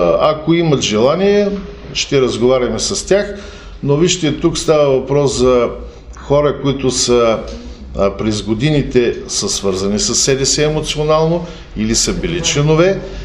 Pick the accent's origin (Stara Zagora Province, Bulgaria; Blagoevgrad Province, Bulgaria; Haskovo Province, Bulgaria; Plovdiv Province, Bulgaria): Stara Zagora Province, Bulgaria; Stara Zagora; born there; аз съм роден в Стара Загора и роднини в Карлово нямам.